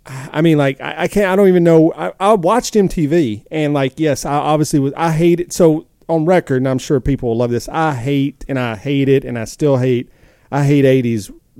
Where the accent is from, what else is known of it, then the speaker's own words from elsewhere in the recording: the South, United States; I'm from the South, obviously, people can hear